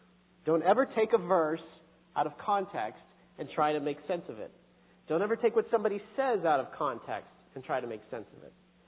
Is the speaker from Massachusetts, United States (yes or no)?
no; Pennsylvania, United States; Now, we're from Pennsylvania, the Keystone State, the Quaker State.